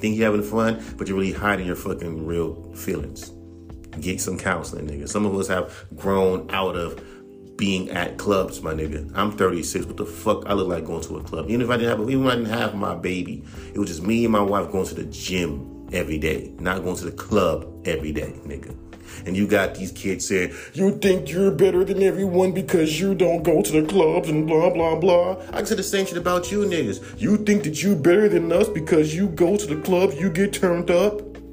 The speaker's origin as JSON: {"language": "English", "region": "West Coast", "country": "United States", "said": "I could do that because I'm from the West Coast, and I hear that sound all the time."}